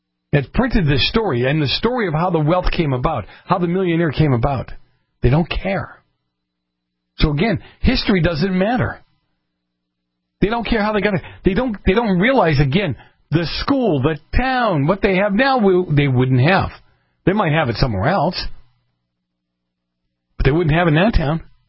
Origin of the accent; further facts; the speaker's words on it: Massachusetts, United States; I grew up in Massachusetts, a lot of beautiful places in Massachusetts.